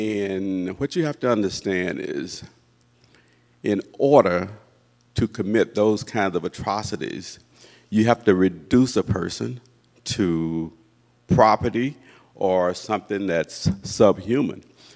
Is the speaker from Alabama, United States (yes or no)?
yes; Mobile, Alabama, United States; born there; I was born in Mobile, Alabama in 1947.